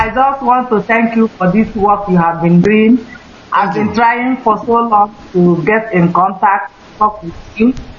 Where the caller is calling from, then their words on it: Germany; I'm calling from Germany.